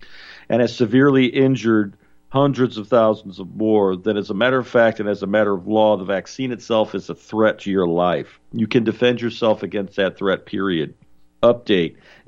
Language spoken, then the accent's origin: English; New Jersey, United States; In my home state of New Jersey